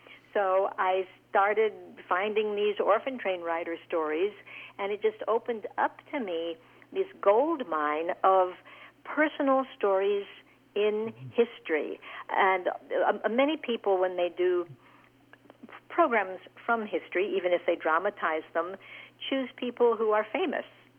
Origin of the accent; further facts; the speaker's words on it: California, United States; also born or lived in Seattle; now in Lincoln, United States; No, I was born in Seattle and raised in California.